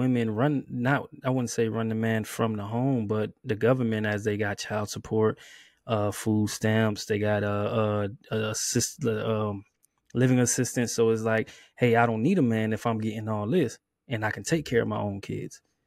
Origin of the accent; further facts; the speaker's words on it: Miami, Florida, United States; because being born and raised in Miami is very hard.